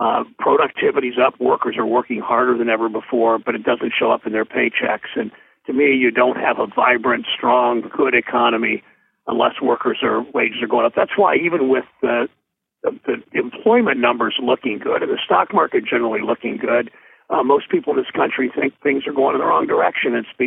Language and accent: English; Mansfield, Ohio, United States; Springfield or my hometown of Mansfield